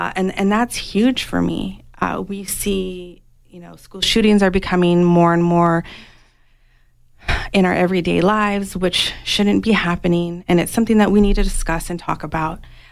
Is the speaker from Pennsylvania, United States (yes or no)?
no; South Tucson, Arizona, United States; I really want to be an advocate for our South and West Side schools because I grew up in South Tucson.